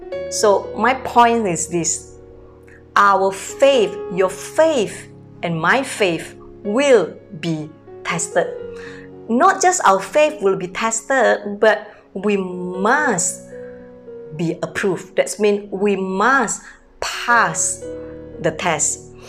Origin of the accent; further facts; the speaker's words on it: Medan, North Sumatra, Indonesia; English is a second language; moved away as an adult; now in Singapore; I came from Medan, North Sumatra, born in a very poor family. 26 years ago, I married to a Singaporean man, and then I came to Singapore to give birth to my baby.